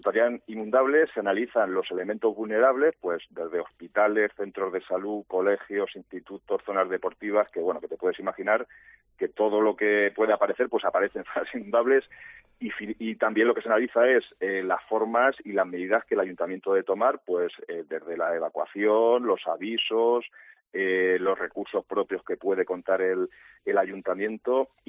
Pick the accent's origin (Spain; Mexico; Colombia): Spain; Calzada de Calatrava, Castilla-La Mancha; Hemos realizado pues en toda la provincia y en toda la región, pues desde mi pueblo, el primero, Calzada de Calatrava.